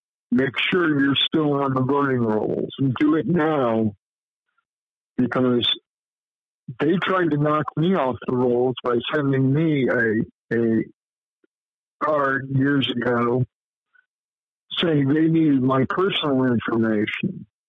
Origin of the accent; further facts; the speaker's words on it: Muncie, Indiana, United States; In the 1950s, 60s, and 70s, when I was coming up, oh yeah, because I was from Muncie